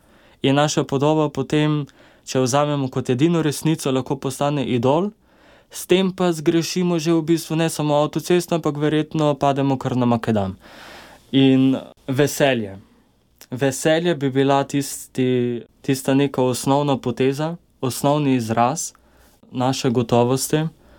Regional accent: Murska Sobota, Mura, Slovenia; Sam prihajam iz Murske Sobote.

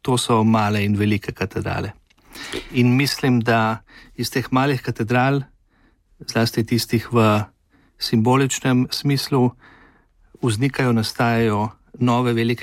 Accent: Ajdovščina, Gorizia, Slovenia; tudi sam sem primorc iz Ajdovščine doma

